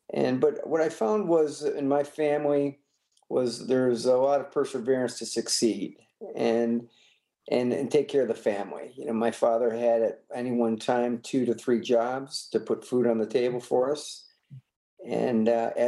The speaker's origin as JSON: {"language": "English", "town": "Warren", "region": "Michigan", "country": "United States", "tie": "born or raised there", "said": "And I was raised from my life in, I was raised in Warren, Michigan."}